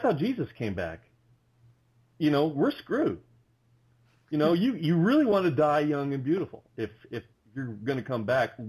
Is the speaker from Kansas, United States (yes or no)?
yes; Kansas, United States; Well, we're both from Kansas, so I guess apparently we sound like we're from Kansas.